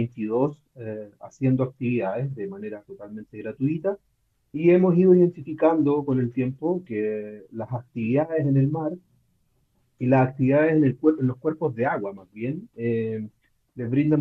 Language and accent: Spanish; Puente Alto, Santiago Metropolitan Region, Chile; Nosotros somos de Puente Alto, que es una comuna, no sé cómo le llaman ustedes allá, distrito, no sé cómo le llaman, pero es un sector de la ciudad. Es bastante clase media, clase baja.